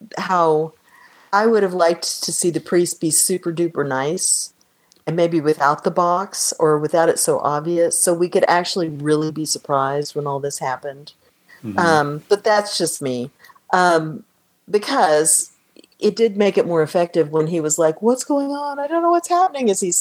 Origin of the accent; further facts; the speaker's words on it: United States; And as an American, I needed to see those fake cats, so I didn't have to worry about them anymore.